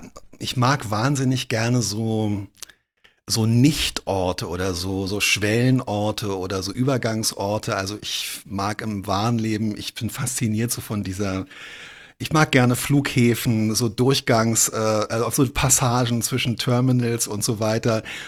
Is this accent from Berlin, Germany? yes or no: yes; Berlin, Germany; ich bin in Zehlendorf Mitte aufgewachsen